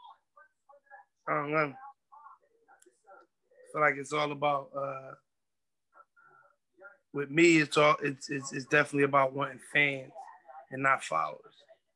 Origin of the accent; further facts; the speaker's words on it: Philadelphia, Pennsylvania, United States; The area I came up in, it was heavily flooded with artists, hot artists. And I just wanted in.